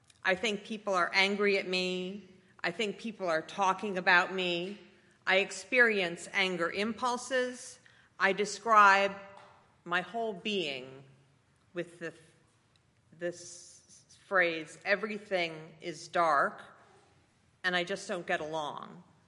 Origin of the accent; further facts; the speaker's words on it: New York, United States; I grew up pretty normally in Westchester, New York